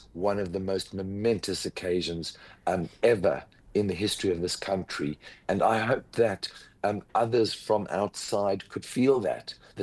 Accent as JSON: {"language": "English", "town": "Ra'anana", "region": "Central District", "country": "Israel", "tie": "born or raised there", "said": "even here in my hometown in Ra'anana."}